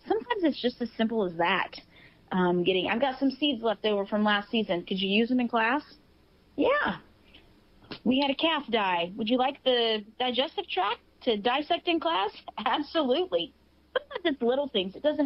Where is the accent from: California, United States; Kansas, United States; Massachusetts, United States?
Kansas, United States; I went to Western Kansas because I'm from Southeast Kansas and I didn't know anything about it.